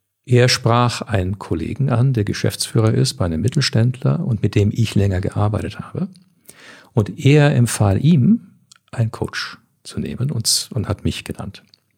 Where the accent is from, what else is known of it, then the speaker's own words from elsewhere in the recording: Canada; Ich komme ja aus Kanada und ich war schon sehr in diesem Fahrwasser, schon als ich an der Uni war.